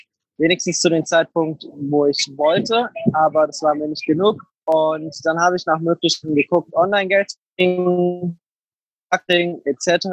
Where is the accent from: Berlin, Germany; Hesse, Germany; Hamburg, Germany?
Hesse, Germany; Frankfurt; Okay, also eigentlich komme ich aus Frankfurt.